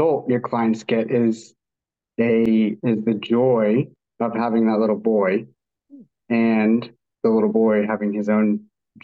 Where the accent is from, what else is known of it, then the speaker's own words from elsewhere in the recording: United States; now in Australia; I'm an American living in Australia.